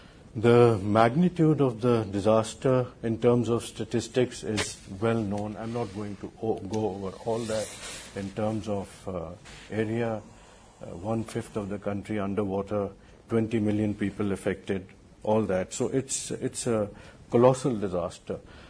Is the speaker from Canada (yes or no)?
no; Pakistan; Also like to take this opportunity as a Pakistani, though I don't represent the government, to thank the United States